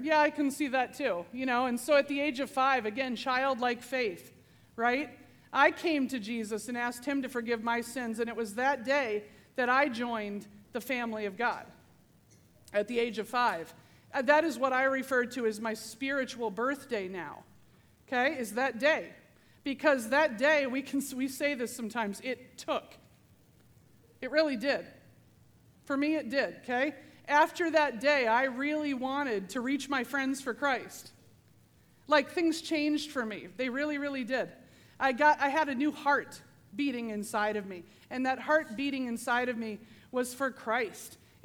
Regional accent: Ankeny, Iowa, United States; So I grew up in Iowa, in Ankeny, Iowa, okay? When I was a little girl, I lived in Ankeny.

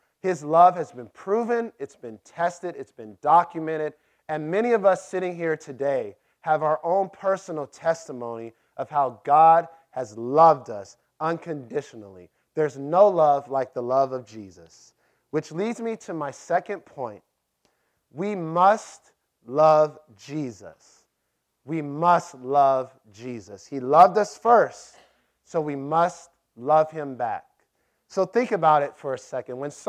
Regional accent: Los Angeles, California, United States; because I have a Christian background, I grew up in Los Angeles, that's why I love you.

